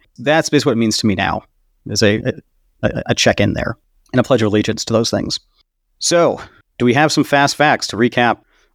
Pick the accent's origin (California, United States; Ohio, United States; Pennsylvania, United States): California, United States; I've always enjoyed nature growing up in California